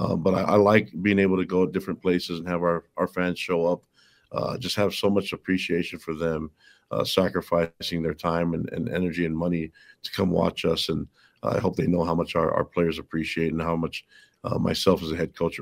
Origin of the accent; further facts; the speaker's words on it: Hawaii, United States; Met my wife at BYU. I'm from Hawaii. She's from Florida